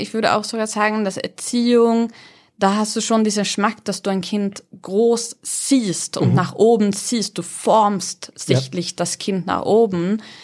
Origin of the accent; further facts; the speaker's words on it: Sweden; German is a second language; ich bin erstmal schwedisch. Ich erwähne das von Anfang an, weil sonst kommt meistens so dieser Gedanke, woher kommt dieser Akzent?